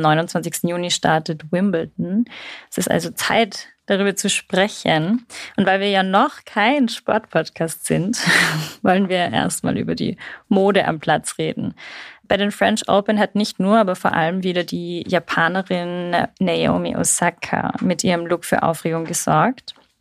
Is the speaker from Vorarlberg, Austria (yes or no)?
no; Salzburg, Austria; Für mich ist das ja als Salzburgerin gar nichts Neues